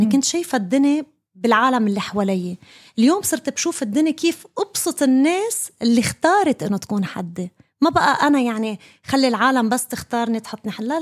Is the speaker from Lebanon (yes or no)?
yes; Lebanon; مثل ما قلت أنت من سوريا أنا من لبنان، وضعنا مش بعيد عن بعض أبدا